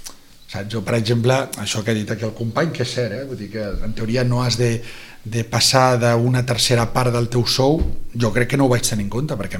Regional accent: Barcelona, Catalonia, Spain; now in Vilanova i la Geltrú, Spain; jo visc a Vilanova, no sóc de Vilanova

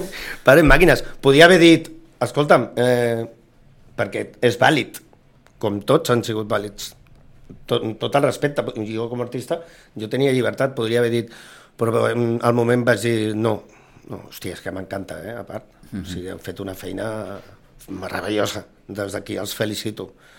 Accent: Mollet del Vallès, Catalonia, Spain; born there; now in Sitges, Spain; No, jo vaig néixer a Mollet del Vallès, fa molts anys que la gent es pensa que sóc d'aquí

